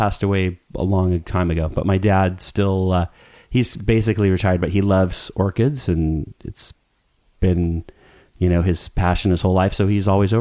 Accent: Goleta, California, United States; I grew up in Goleta proper, and it was great because it was just like a nice neighborhood

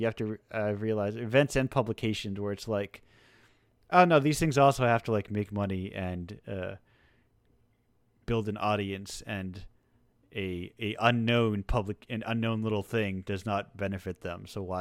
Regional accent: Massachusetts, United States; No, I'm from Mass.

